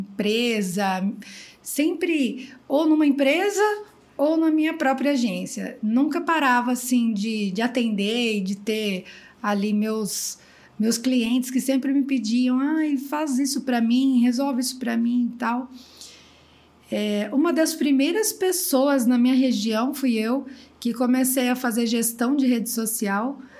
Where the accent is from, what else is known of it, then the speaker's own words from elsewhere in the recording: Limeira, São Paulo, Brazil; Nasci em Limeira. Nasci e cresci em Limeira.